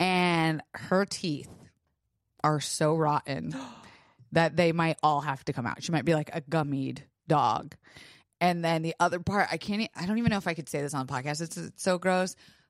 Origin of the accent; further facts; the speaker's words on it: Florida, United States; Like growing up in Florida, we are not afraid of hurricanes.